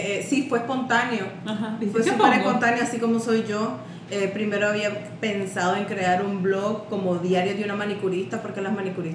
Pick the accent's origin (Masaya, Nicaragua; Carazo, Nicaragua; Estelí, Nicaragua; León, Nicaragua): Estelí, Nicaragua; Yo soy de Estelí, entonces en el pueblo pequeño donde todo el mundo se da cuenta de todo.